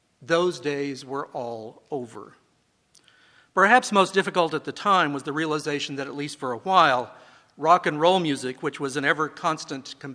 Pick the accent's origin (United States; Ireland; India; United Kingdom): United States; Illinois; my hometown in southern Illinois, near Evansville